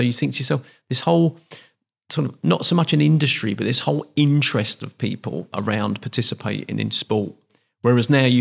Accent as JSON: {"language": "English", "town": "Stepney", "region": "London", "country": "United Kingdom", "said": "So I'm from Stepney in East End of London."}